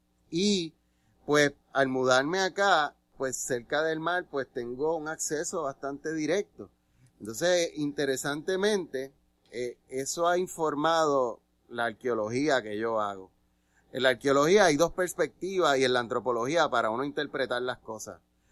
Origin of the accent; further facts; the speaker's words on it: San Juan, Puerto Rico; Este asunto de mudarme acá a la zona norte, yo soy oriundo de San Juan, y ya desde que yo era jovencito, en el edificio donde yo vivía